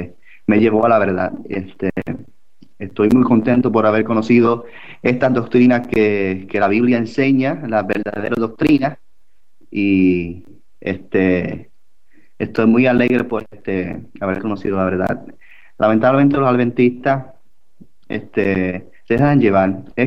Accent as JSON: {"language": "Spanish", "town": "Tampa", "region": "Florida", "country": "United States", "said": "Yo soy de Tampa, él es de Orlando."}